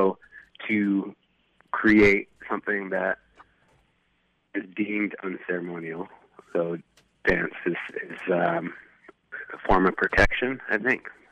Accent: Juneau, Alaska, United States; I haven't been out to visit any of my Unangan family or even the land out there. I was raised here.

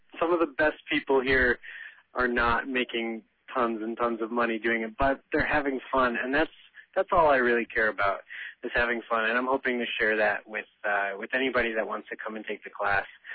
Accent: Boston, Massachusetts, United States; now in Chicago, United States; And I thought, I'm from Boston originally, and I felt like I've come this far. I am more than halfway to Chicago

